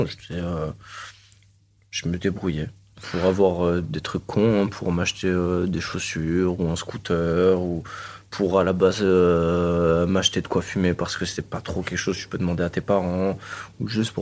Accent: Marseille, Provence-Alpes-Côte d'Azur, France; J'ai fait mon école au Cours Julien. Je crois que j'étais à la rue d'Aubagne, après rue Bucine-Indien. Ouais, c'est vraiment Cours Julien, Notre-Dame-du-Mont, La Plaine. Après, on a bougé plus vers Chaves, Baye.

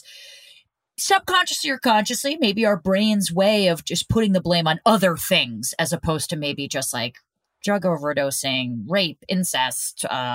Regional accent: New Jersey, United States; Growing up in New Jersey, I certainly did.

